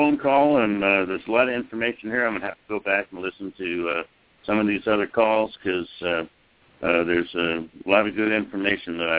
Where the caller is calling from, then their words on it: West Virginia, United States; We're right here from West Virginia.